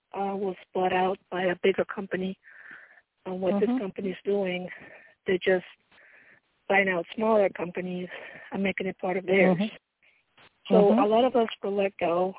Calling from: Pennsylvania, United States; I'm calling from Pennsylvania.

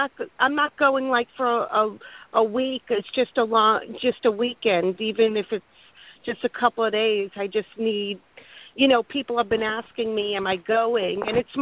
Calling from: Delray Beach, Florida, United States; Hi, ladies. Happy President's Day.

